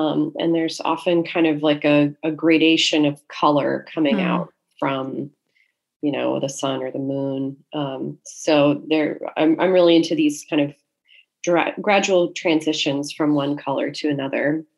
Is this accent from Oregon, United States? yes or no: yes; Portland, Oregon, United States; now in New York, United States; But mostly I was in suburbs of Portland, Oregon. And okay. I moved to New York after grad school.